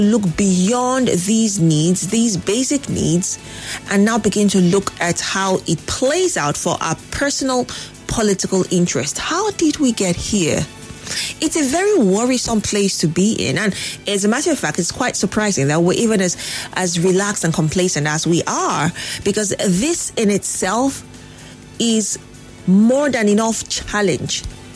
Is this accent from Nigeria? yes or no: yes; Nigeria; So being the Nigerian, being the one who is being governed, I would like to hear from you